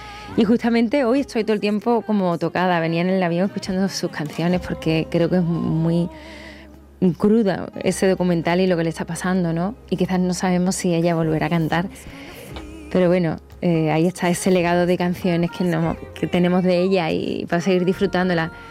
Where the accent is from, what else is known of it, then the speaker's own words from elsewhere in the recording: Seville, Andalusia, Spain; además en Sevilla, que yo, como en mi tierra